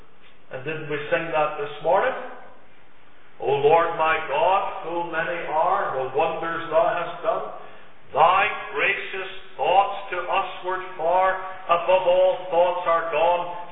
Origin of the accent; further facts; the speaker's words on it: Belfast, Northern Ireland, United Kingdom; growing up in Belfast, I was living near the ocean, right by the water.